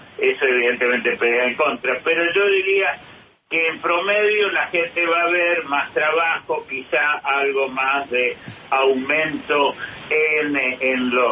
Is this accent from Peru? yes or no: no; Argentina; mi país de origen, la Argentina